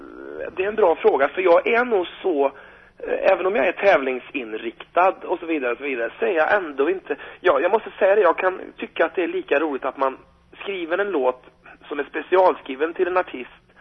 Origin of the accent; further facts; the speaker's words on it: Sweden; aldrig någon gång vi hörde under hela tiden att det inte var bra för att vi kom från Sverige